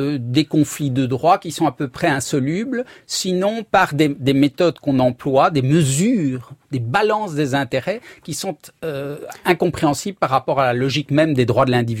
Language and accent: French; Belgium; Donc, moi, vous savez, je viens de Belgique.